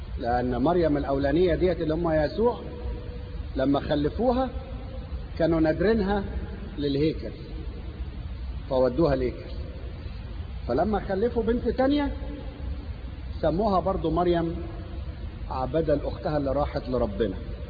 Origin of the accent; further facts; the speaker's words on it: Egypt; والعاده دي موجوده لحد النهارده في السودان وعندنا في مصر وفي كل حته